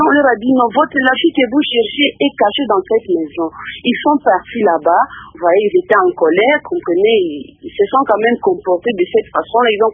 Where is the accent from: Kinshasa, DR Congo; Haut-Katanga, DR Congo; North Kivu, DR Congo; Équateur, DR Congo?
Haut-Katanga, DR Congo; Lubumbashi; Parce que moi, je suis de Lubumbashi.